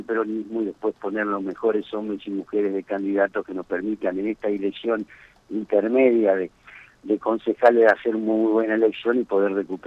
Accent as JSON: {"language": "Spanish", "town": "San Cristóbal", "region": "Santa Fe", "country": "Argentina", "tie": "born or raised there", "said": "Sí, en mi pueblo, en San Cristóbal, hemos creado una agrupación"}